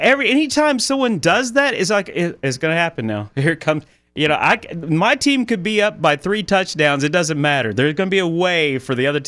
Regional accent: Alabama, United States; the closest one were the Atlanta Falcons as far as growing up in Alabama.

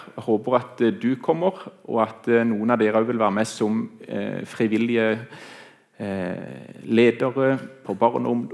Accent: Flekkerøy, Agder, Norway; Og så kommer jeg opprinnelig fra Flekkerøy. Der har jeg bodd 17 år.

